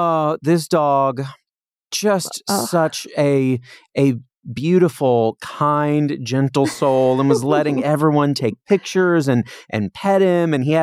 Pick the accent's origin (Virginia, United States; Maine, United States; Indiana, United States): Indiana, United States; now in Los Angeles, United States; you know, when you're a little kid growing up in Indiana, you don't know that there's a thing called this Oscar nominees luncheon until, you know, you get